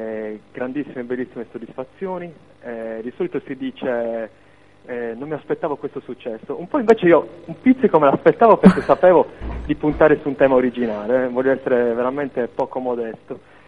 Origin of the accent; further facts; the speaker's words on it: Cagliari, Sardinia, Italy; Ho 34 anni, sono di Cagliari